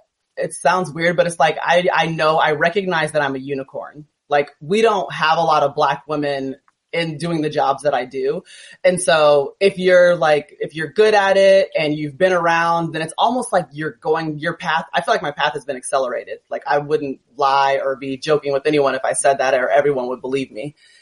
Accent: the South, United States; And I grew up in the South. So, like, it's not all peaches and cream all the time.

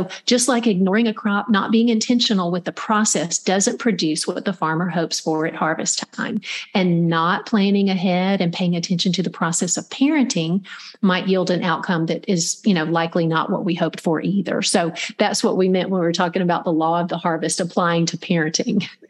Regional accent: Georgia, United States; I grew up in Middle Georgia and my grandfather was a farmer

